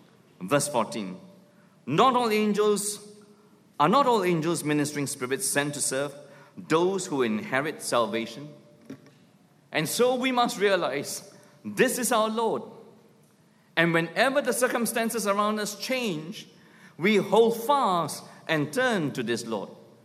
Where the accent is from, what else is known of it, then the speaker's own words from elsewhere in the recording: Singapore; Once they discover I'm a pastor from Singapore